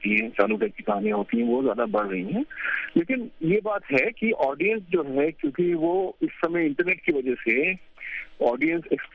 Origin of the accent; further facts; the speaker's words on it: Delhi, India; تو میں ویسے اوریجنلی دلی سے ہوں